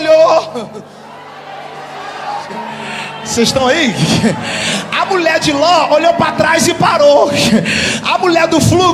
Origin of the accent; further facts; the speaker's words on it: Minas Gerais, Brazil; Eu sou mineiro, sabe como é que é, né?